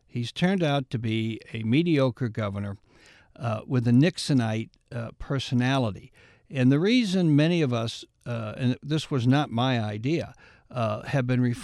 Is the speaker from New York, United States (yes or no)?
yes; Canandaigua, New York, United States; Among my friends, and you know, I'm from Canandaigua, New York. I'm a business guy.